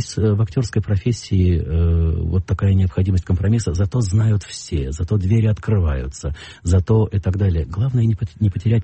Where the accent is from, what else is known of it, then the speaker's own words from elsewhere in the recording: Russia; я, первое, не еврей, то есть я русский 100%